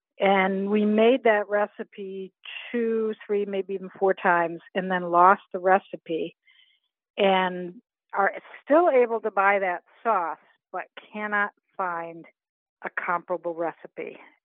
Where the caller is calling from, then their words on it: Jamaica Plain, Massachusetts, United States; Jamaica Plain, Massachusetts.